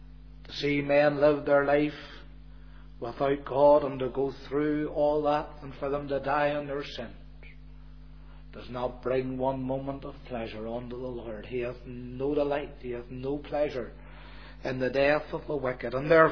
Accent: Belfast, Northern Ireland, United Kingdom; in the place where I grew up in East Belfast, the Baptist Church had a text, and it's still there after all these years.

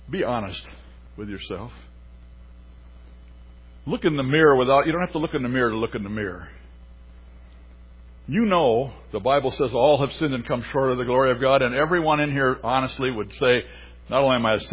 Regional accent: Midwest, United States; I'm from the Midwest, land of the smooth forehead. We aren't too emotional.

